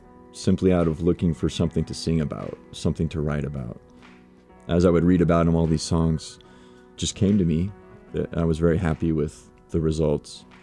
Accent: Oklahoma, United States; I'm a songwriter. A lot of my songwriting is sort of based on my experiences growing up in Oklahoma

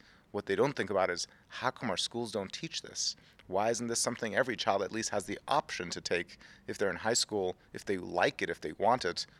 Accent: Tehran, Tehran Province, Iran; I learned to code when I was growing up in Iran, in Tehran, during the Iran-Iraq war.

